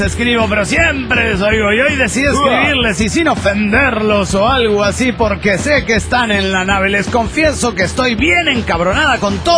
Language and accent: Spanish; Cochabamba, Bolivia; de Cochabamba, Bolivia.